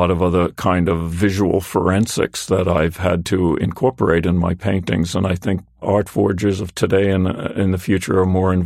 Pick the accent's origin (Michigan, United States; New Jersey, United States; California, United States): New Jersey, United States; Palisades Park; I grew up in Palisades Park. The next town over was Fort Lee.